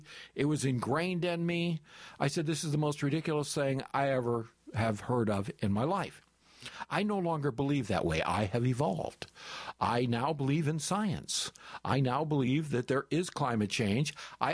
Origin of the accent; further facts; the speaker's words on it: Michigan, United States; I grew up in Michigan as a child, lived on a lake called Mill Lake, halfway between Hastings, Michigan, and Battle Creek, Michigan.